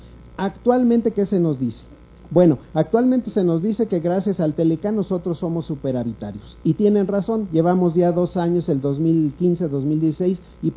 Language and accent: Spanish; Mexico; todos nosotros como mexicanos tenemos una gran responsabilidad en el destino de este país